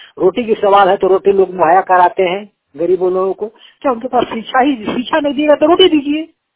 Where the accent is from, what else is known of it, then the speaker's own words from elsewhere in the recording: Palamu, Jharkhand, India; मैं झारखंड के पलामुड़ी से हूँ।